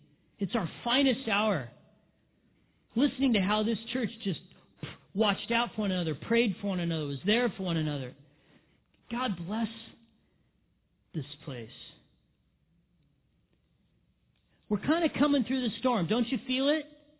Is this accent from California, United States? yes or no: yes; Big Bear, California, United States; And I remember times as a kid growing up in Big Bear.